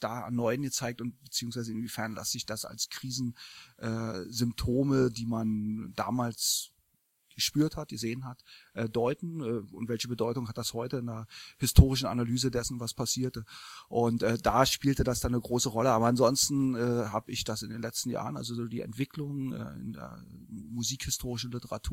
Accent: East Berlin, Berlin, Germany; nun bin ich in Ostberlin groß geworden und RIAS, SFB, ARD, ZDF war sozusagen alles unser alltägliches Programm

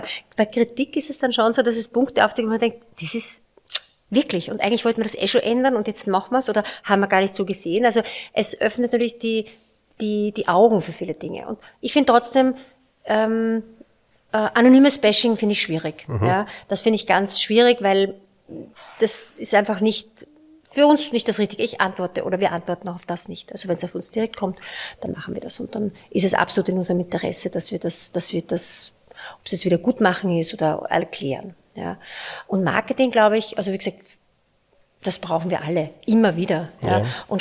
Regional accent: Styria, Austria; Aber wir haben als Steirer einen wirklich wahnsinnig hohen Stammgästeanteil.

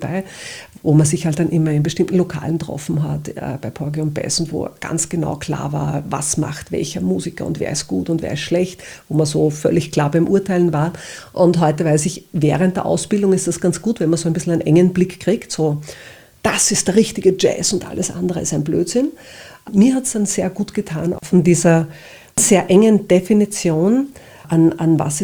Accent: Upper Austria, Austria; born there; ich bin gebürtige Oberösterreicherin. Ich bin in Wels damals in die Handelsakademie gekommen als 14-Jährige.

